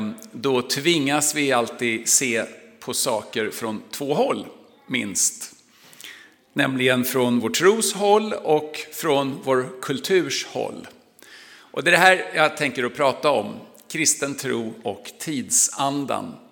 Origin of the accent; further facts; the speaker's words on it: Stockholm County, Sweden; det är en förort till Stockholm där jag är uppvuxen. Och som 14-åring var jag helt övertygad ateist.